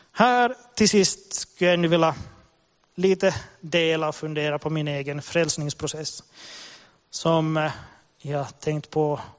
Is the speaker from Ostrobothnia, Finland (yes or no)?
yes; Kristinestad, Ostrobothnia, Finland; jag är född och uppvuxen i Kristinestad och var lite busig i tonåren.